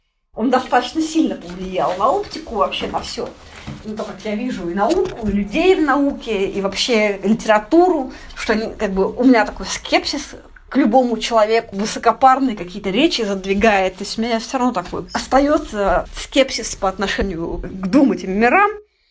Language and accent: Russian; Tolyatti, Samara Oblast, Russia; moved away as an adult; also born or lived in Vladivostok / Rostov-on-Don; now in Moscow, Russia; Я сама родилась в Владивостоке. Очень долго прожила в Тольятти и провела с полукриминальными людьми до 21 года своей жизни. Потом переехала в Ростов-на-Дону, оттуда переехала в Москву.